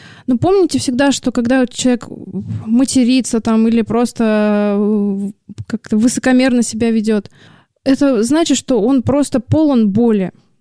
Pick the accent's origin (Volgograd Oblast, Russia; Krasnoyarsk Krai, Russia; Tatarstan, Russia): Tatarstan, Russia; Kazan; born there; now in Saint Petersburg, Russia; Я родилась в Казани.